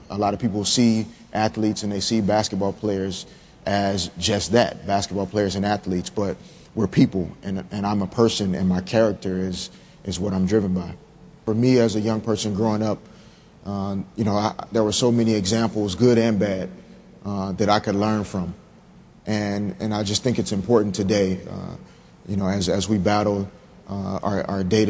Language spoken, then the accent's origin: English; Little Rock, Arkansas, United States; born or raised there